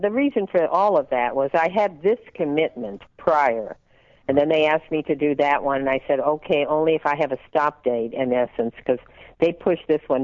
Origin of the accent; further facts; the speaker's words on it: Chicago, Illinois, United States; Oh, South Side. Well, again, generationally, probably not, but yes, the South Side. I lived around the university.